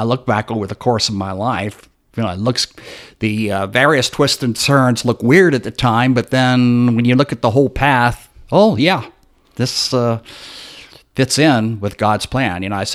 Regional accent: Savannah, Georgia, United States; In Georgia. I was born in Savannah, Georgia.

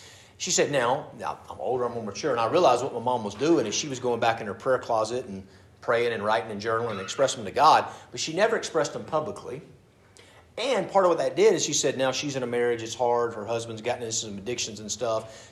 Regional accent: United States; I grew up in America. I like being American, right? I grew up on cowboy movies.

